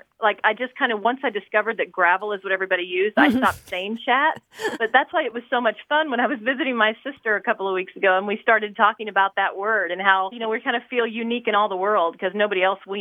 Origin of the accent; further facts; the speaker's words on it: Kansas, United States; now in Indianapolis, United States; I grew up in Southeast Kansas.